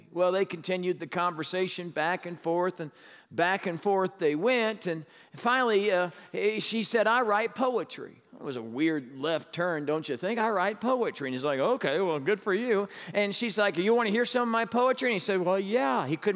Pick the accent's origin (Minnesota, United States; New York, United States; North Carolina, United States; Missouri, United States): Missouri, United States; Kansas City; now in Albuquerque, United States; I'm not from here. I'm from Kansas City, Missouri, and Kansas City, Missouri is quite a bit different from Albuquerque, New Mexico.